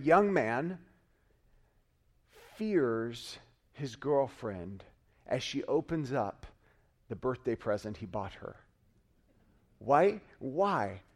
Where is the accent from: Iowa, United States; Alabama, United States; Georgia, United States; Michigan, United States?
Georgia, United States; now in Australia; I remember as a kid growing up in Georgia, we had something that isn't experienced often here, which is rain.